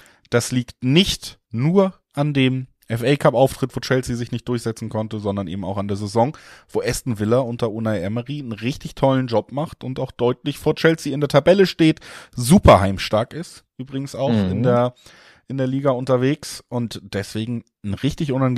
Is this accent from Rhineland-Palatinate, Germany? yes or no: no; Cologne, North Rhine-Westphalia, Germany; Weiberfastnacht, sag ich als Kölner, kann man selber entscheiden.